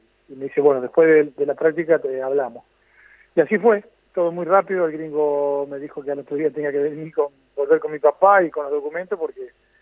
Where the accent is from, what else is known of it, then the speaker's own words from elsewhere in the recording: Santa Fe, Argentina; hasta los 17 años había jugado ahí en mi pueblo, en Paiva, en la Liga Esperancina o en la Liga Santafesina